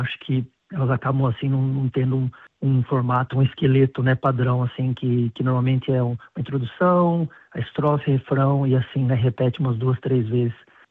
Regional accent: Cesário Lange, São Paulo, Brazil; moved away as an adult; now in Melbourne, Australia; Eu sou do interior de São Paulo, do Brasil, de uma cidade chamada Cesário Lange. Me mudei para Melbourne em 2014.

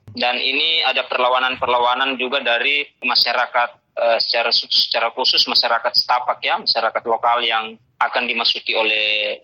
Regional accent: Bobo, North Maluku, Indonesia; Ya, lahir dan besar di Pulau Obi, di Desa Bobo.

